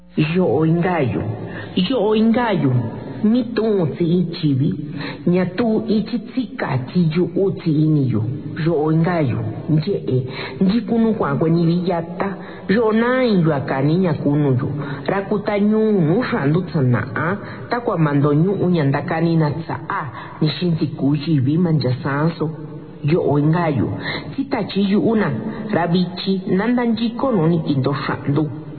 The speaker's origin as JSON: {"language": "Spanish", "country": "Mexico", "said": "sí somos racistas como mexicanos"}